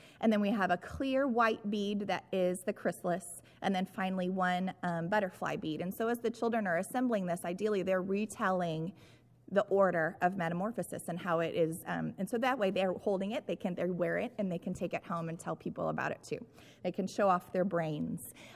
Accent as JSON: {"language": "English", "region": "Kansas", "country": "United States", "lives_now": "Texas, United States", "said": "We live in Texas. I'm from Kansas, which isn't really known for snow either, but we did have some when I was a kid"}